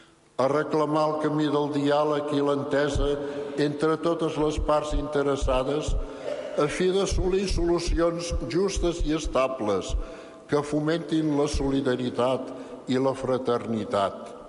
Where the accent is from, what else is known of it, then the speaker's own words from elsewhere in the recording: Catalonia, Spain; com a creients i com a catalans.